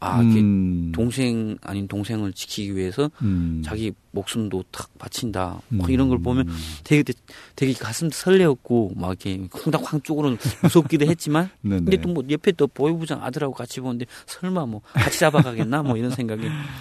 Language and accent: Korean; Chongjin, North Hamgyong, North Korea; 제가 고향은 청진인데 길주에 이게 백부님 큰아버님이 사셔가지고 그쪽에 많이 가 있었습니다.